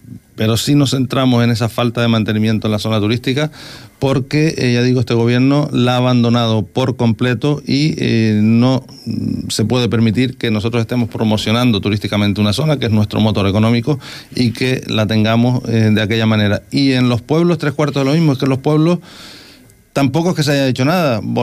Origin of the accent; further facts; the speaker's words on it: Antigua, Canary Islands, Spain; los que somos de Antigua, por así decirlo